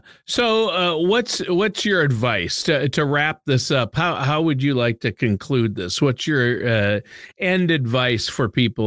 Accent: Minnesota, United States; I grew up in Minnesota where 3M is headquartered, big corporation, right?

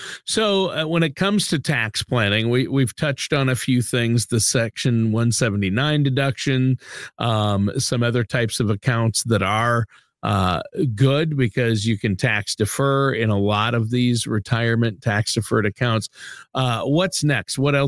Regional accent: Minnesota, United States; I know in where I grew up in Minnesota, in the farm country in southern Minnesota, the flat plains

